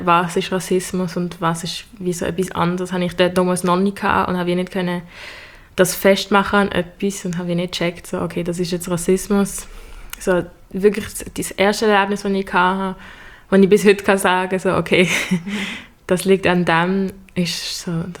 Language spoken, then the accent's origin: German; Arlesheim, Basel-Landschaft, Switzerland; ich bin in Arlesheim aufgewachsen, in einem Dorf auf dem Land und es ist wie klar, dass ich die Einzige gesehen bin, die nicht weiss ist damals.